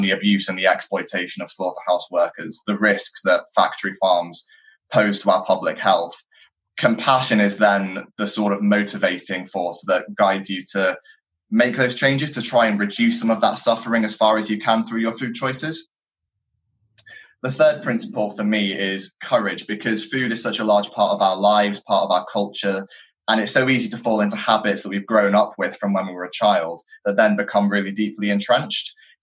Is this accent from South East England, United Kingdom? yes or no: yes; South East England, United Kingdom; also born or lived in Australia / North Wales; now in Cambridge, United Kingdom; So I come originally from Kent in the southeast of England. When I grew up, I lived in various places, including Australia and North Wales.